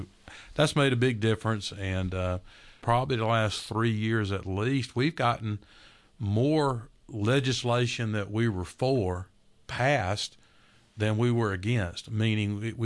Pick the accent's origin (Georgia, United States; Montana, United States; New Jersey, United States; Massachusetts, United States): Georgia, United States; Born and raised in Georgia, South Georgia. I've been up in North Georgia now for about 33 years.